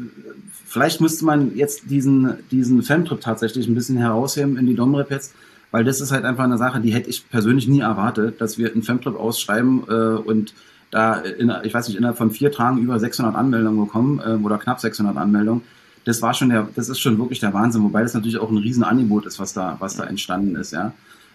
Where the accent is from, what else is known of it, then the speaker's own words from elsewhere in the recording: Berlin, Germany; Ich meine, ich komme nur aus Berlin